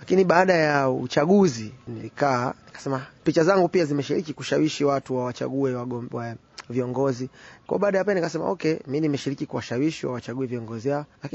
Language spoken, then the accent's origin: Swahili; Tanzania; mimi kama Mtanzania naamini ni rahisi mimi kuelewa mambo yanayoendelea Tanzania kuliko mtu mwingine yoyote. Na ukizingatia nimepata bahati ya kutembea Tanzania nzima naijua.